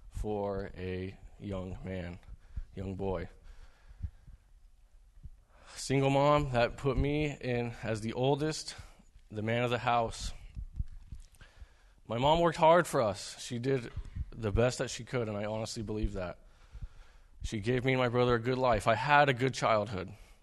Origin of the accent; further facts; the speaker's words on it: Spokane, Washington, United States; I grew up here in Spokane.